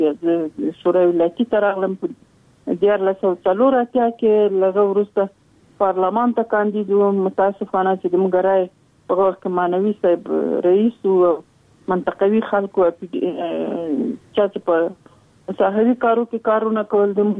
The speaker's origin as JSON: {"language": "Pashto", "town": "Sarkhab", "region": "Logar", "country": "Afghanistan"}